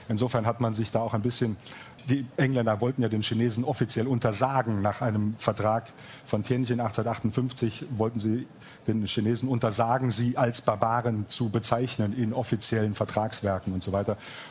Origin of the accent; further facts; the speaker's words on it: Hesse, Germany; Ich bin ja Hesse